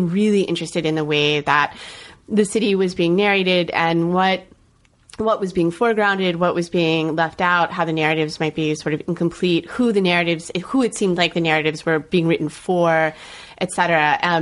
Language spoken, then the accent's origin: English; Orlando, Florida, United States; I grew up in Orlando, Florida.